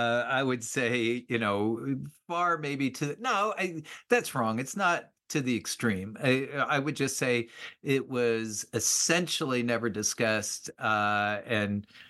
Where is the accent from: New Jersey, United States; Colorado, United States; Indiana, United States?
New Jersey, United States; I grew up in New Jersey, what I call God's country. And we moved there for a few years, so, and then moved back to Jersey.